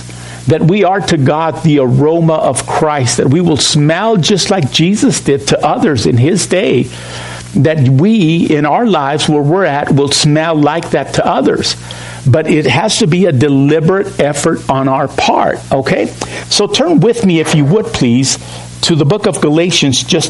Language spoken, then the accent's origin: English; Mexico; I use this illustration because I'm from Mexico.